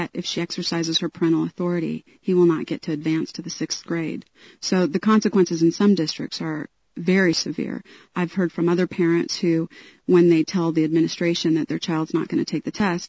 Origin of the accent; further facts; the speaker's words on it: Littleton, United States; And I'm from Littleton, and a few years ago in 1994